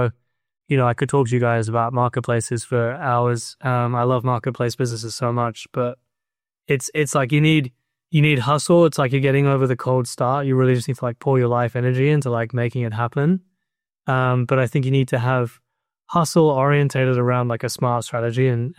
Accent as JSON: {"language": "English", "country": "New Zealand", "tie": "born or raised there", "said": "growing up in New Zealand"}